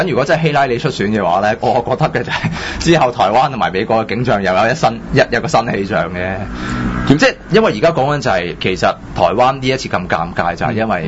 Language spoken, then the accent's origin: Cantonese; Hong Kong; 你想想那個的難堪程度是令到我們香港人多慘先